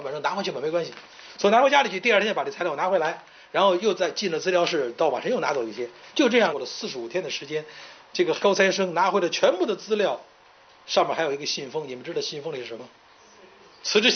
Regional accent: China; 我们中国人比较注重孩子能力的培养

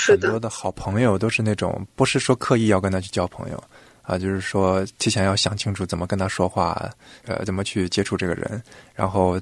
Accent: Xi'an, Shaanxi, China; 很巧很巧，我是西安。对，我是西安那个城市。

